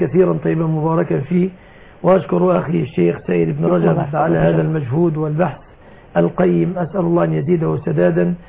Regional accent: Egypt; أسأل الله أن يحفظ بلادنا مصر

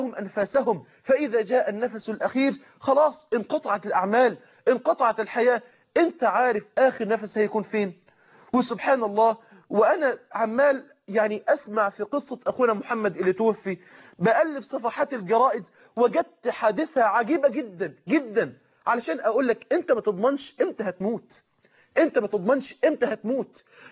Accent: Egypt; قلت له أنا من مصر.

